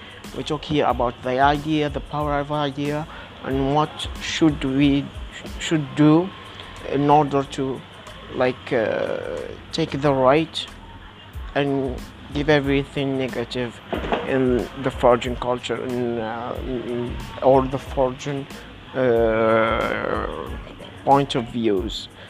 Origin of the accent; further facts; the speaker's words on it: Algeria; English is a second language; I'm from Algeria. I want to talk in my all episodes in English. Sorry, my English is not that good, but I'm trying.